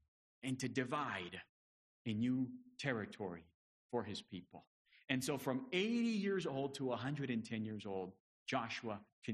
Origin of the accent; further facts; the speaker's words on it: Romania; moved away; Că și noi suntem români veniți din România în altă țară.